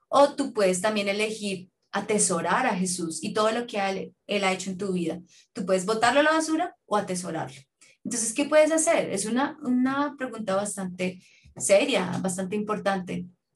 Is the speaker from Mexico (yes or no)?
no; United States; now in Colombia; en mi país, en Estados Unidos